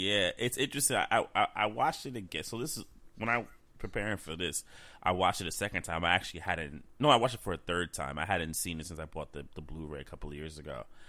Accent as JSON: {"language": "English", "region": "New York", "country": "United States", "said": "I mean, I'm from New York. And my parents are kind of from that area."}